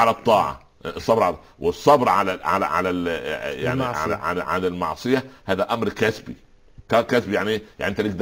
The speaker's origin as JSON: {"language": "Arabic", "region": "Upper Egypt", "country": "Egypt", "said": "وحتى والله عندنا في الصعيد وفي كثير من البلاد يقولوا على، كان اقول له حلاق مزين"}